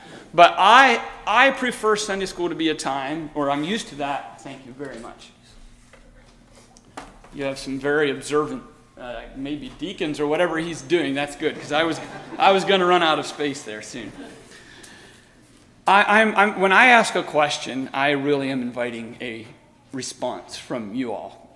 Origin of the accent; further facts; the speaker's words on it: Guys Mills, Pennsylvania, United States; We're from Guys Mills, Pennsylvania. Come from Shalom Mennonite Church.